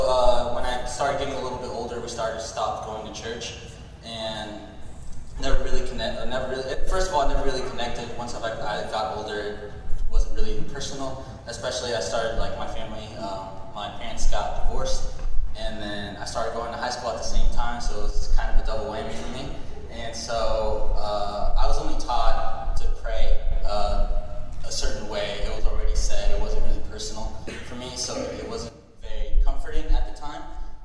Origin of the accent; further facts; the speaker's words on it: Indiana, United States; I am from Southern Indiana. And so I was raised Catholic by my family.